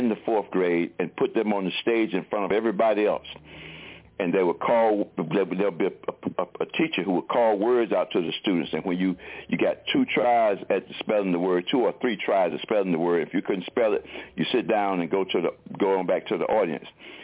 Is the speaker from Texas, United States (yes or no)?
no; Durham, North Carolina, United States; We were talking, I think, about my growing up in Durham, North Carolina, in MacDougal Terrace, which is, as you say, a project in Durham, North Carolina